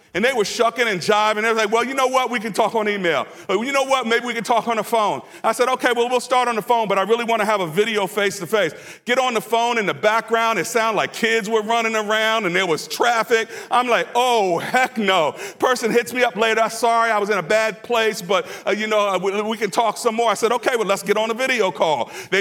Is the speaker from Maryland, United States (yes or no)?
yes; Maryland, United States; It may have meant that I grew up in Prince George's County.